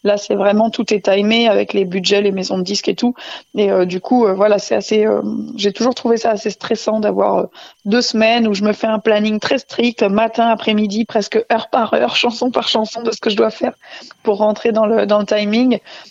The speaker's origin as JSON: {"language": "French", "country": "France", "tie": "born or raised there", "said": "mon père est anglais. Après, bon, je suis née en France. Je me considère comme française. Hein, j'ai toujours vécu en France"}